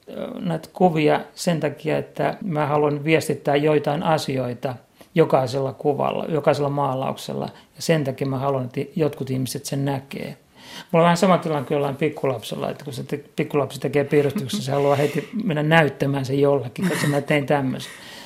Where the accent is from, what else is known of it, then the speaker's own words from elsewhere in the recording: Tampere, Pirkanmaa, Finland; mähän kävin sitten ruotsalaisen koulun kyllä Tampereella. Että mä oon nyt kaksikielinen